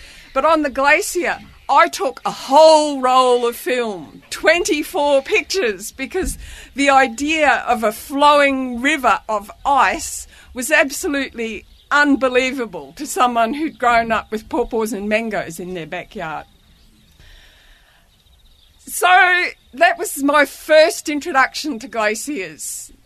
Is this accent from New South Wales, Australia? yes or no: no; Townsville, Queensland, Australia; I'm from Australia. I grew up in Townsville in North Queensland. Townsville's tropical. We grew pineapples, mangoes, pawpaws, bananas in our backyard.